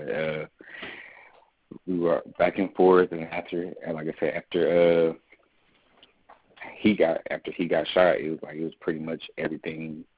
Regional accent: Oregon, United States; And so, like, I'm from Oregon.

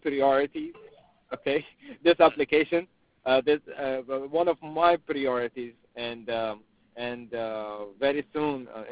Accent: Sudan; English is a second language; I'm from Sudan, and most of my partners, they're Sudanese.

